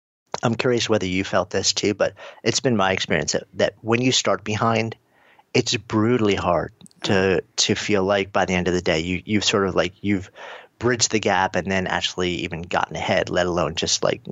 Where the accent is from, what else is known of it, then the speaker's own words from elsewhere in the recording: New York, United States; but I'm a New Yorker, so I try not to.